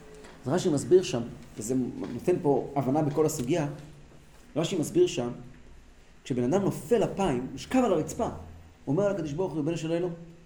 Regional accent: Kfar Chabad, Central District, Israel; now in Holon, Israel; אני גדלתי במקומות, אני יודע, זה אחר כך היה לי מאוד קשה פה להתרגל לחיים בחולון

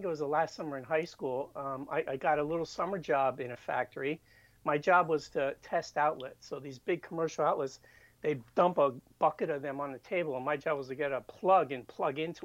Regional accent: Pennsylvania, United States; moved away as an adult; now in California, United States; parents moved back to Eastern Pennsylvania when I was like two or three or something like that. So I was raised in Pennsylvania, and I only came out here to California in the late 90s.

